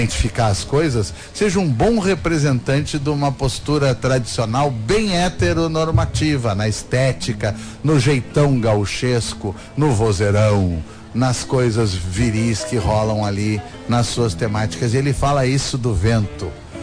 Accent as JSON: {"language": "Portuguese", "region": "Rio Grande do Sul", "country": "Brazil", "said": "eu e outras pessoas saímos do Rio Grande do Sul para ir para Tilcara, na quebrada de Humahuaca. E nós estávamos indo para o trópico. Nós, brasileiros, estávamos indo ao trópico."}